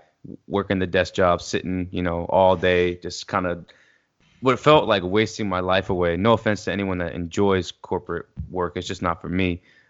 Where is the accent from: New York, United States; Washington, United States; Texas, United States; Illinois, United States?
New York, United States; now in Pittsburgh, United States; I'm from New York originally. Right now, I'm in Pittsburgh, Pennsylvania.